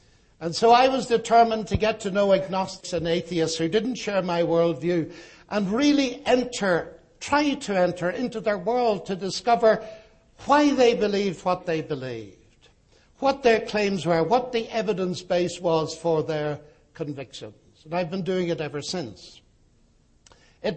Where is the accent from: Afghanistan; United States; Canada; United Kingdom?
United Kingdom; Northern Ireland; I come from Northern Ireland.